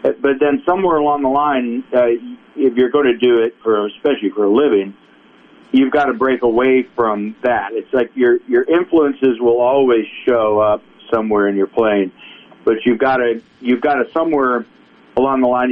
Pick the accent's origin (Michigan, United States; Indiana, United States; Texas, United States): Michigan, United States; Lansing; also born or lived in Detroit area; We relocated to the Detroit area because I was originally from Lansing, Michigan.